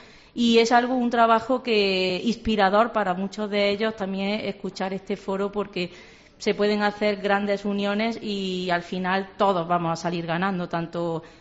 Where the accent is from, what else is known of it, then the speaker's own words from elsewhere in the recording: Guarromán, Andalusia, Spain; nosotros venimos de la península, venimos de Andalucía, del sur de España, de Jaén, en concreto de Guarromán.